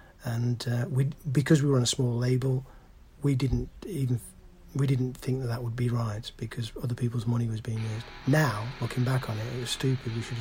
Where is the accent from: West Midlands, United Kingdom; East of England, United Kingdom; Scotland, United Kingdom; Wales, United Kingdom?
West Midlands, United Kingdom; Wolverhampton; I was born in Wolverhampton, where Enoch Powell was, and therefore growing up with lots of Powellites around me.